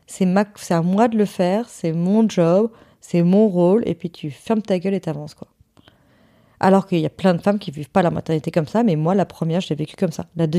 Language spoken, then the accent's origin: French; Hossegor, Nouvelle-Aquitaine, France; on est parti dans le sud-ouest chez moi, à Osgore